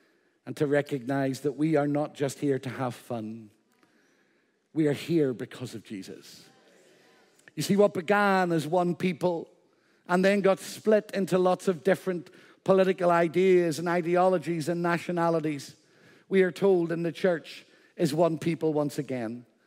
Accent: Northern Ireland, United Kingdom; I'm an Ulsterman. I'm an Irishman. I'm a British man. And I'm a European.

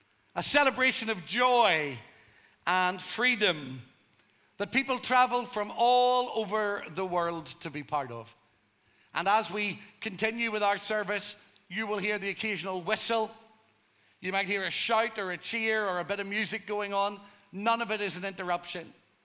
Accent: Northern Ireland, United Kingdom; accent: Irish; just because I was from Northern Ireland, just because I had an Irish accent.

